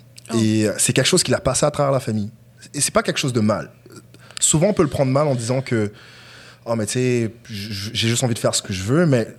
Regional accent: Quebec, Canada; en grandissant au Québec, les seuls noirs que je voyais fortunés étaient à la télévision.

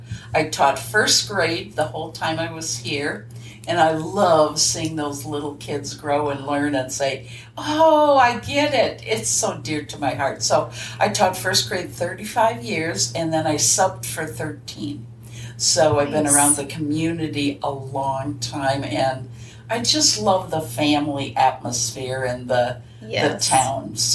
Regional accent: Red Wing, Minnesota, United States; I grew up in Red Wing, Minnesota, and then went to St. Cloud State for my college.

